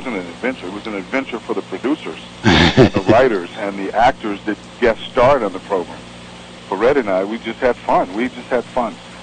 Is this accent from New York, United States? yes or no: yes; New York City, New York, United States; Grew up in New York. New York City.